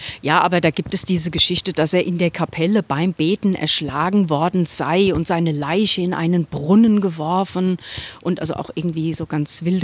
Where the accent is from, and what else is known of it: Mainz, Rhineland-Palatinate, Germany